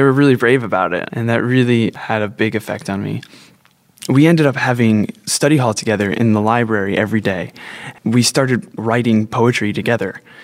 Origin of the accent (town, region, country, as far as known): New Jersey, United States; born or raised there